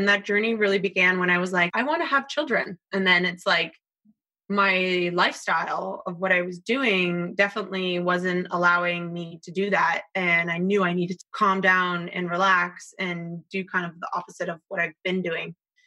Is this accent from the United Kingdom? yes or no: no; Canada; now in New York, United States; my last stop was America because I'm originally Canadian. And actually my last stop was New York, and I haven't left New York in 10 years.